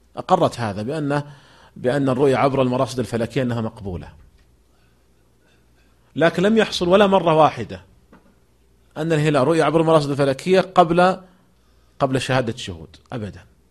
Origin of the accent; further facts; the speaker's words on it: Saudi Arabia; عندنا في المملكة العربية السعودية